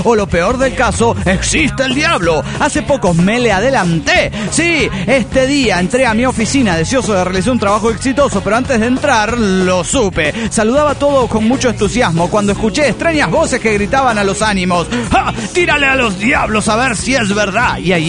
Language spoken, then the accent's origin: Spanish; Guanajuato, Mexico; de Guanajuato.